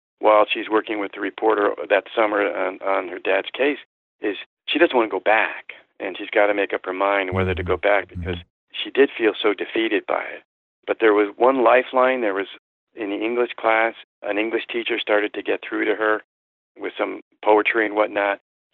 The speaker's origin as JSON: {"language": "English", "region": "Connecticut", "country": "United States", "tie": "born or raised there", "said": "I grew up in Connecticut, and the Globe was, you know, my dream place to work as a journalist."}